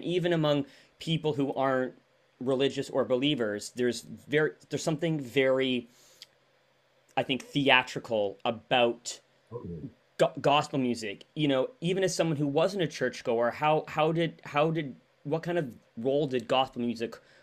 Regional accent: British Columbia, Canada; and I'm from the West Coast of Canada

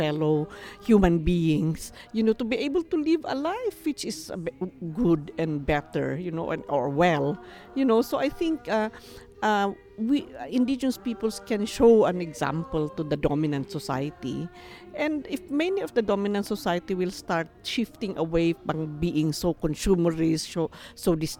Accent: Cordillera Administrative Region, Philippines

